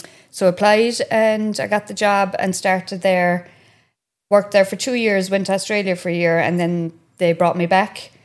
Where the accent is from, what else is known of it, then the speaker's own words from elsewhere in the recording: Castle Island, Munster, Ireland; Had a brilliant childhood. Loved growing up in Castle Island. Just pure innocence.